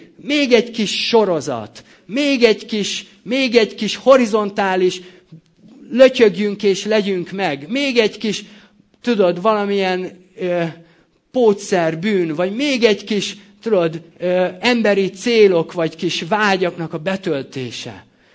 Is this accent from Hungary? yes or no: yes; Debrecen, Hajdú-Bihar, Hungary; valahol ott a Hortobágyon, én debreceni vagyok, úgyhogy megvan. Ott valahol Debrecen mellett a Hortobágyon